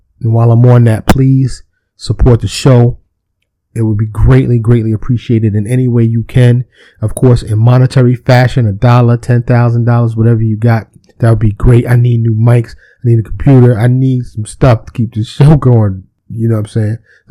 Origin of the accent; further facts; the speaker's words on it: New York City, New York, United States; Now, keep in mind, I grew up in New York City.